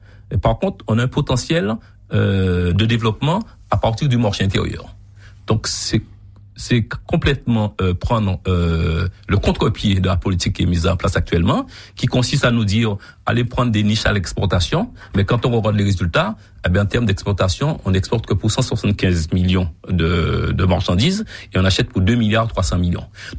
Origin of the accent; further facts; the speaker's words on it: Guadeloupe; on est obligé d'appliquer puisqu'on est français et européen.